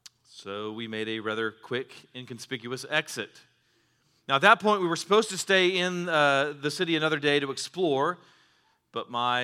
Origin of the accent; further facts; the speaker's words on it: Houston, Texas, United States; Now, I grew up in the Houston area, so I was an Astros fan